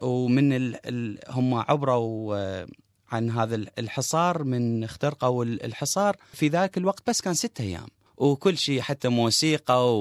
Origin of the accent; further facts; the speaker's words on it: Iraq; also born or lived in Iran; هذه القضية صارت بي من قبل سنين لأنه أنا ولادة إيران فما كان عندي الهوية مالتي كعراقي